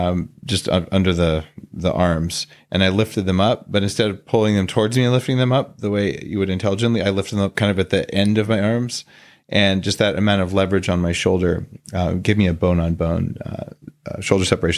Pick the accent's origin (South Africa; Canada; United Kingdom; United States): United States; New Mexico; Because I grew up in New Mexico where, well, you wash your face every now and then if you get around to it.